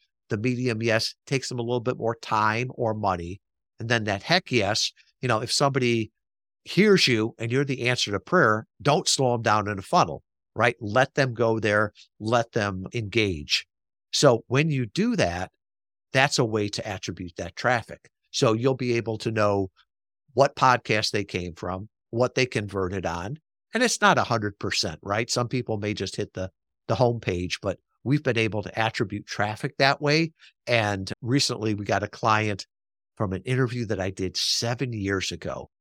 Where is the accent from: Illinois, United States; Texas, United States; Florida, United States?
Illinois, United States; Chicago; Sorry, I grew up in Chicago.